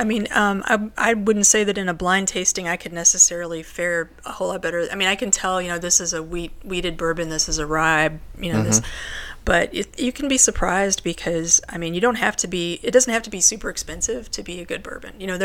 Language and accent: English; Kentucky, United States